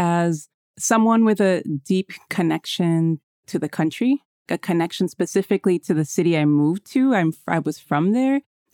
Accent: Mexico; and so I'm from Mexico, so I was born there.

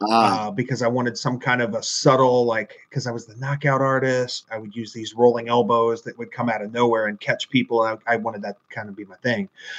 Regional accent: Dayton, Ohio, United States; I'm from Dayton, Ohio, found some local places to train, kind of worked my way through.

